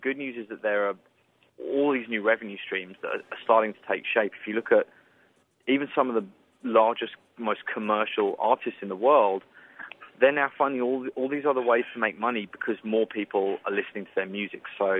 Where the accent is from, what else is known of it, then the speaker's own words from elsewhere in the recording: London, United Kingdom; And I grew up in London.